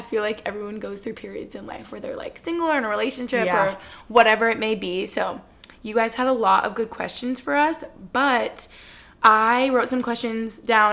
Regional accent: Long Island, New York, United States; look at me go, I'm from Long Island

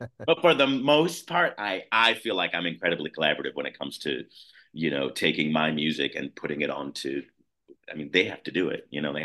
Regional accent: Highwood, Illinois, United States; I grew up in Highwood, which is a small town surrounded by a much bigger town called Highland Park on the north side of Chicago.

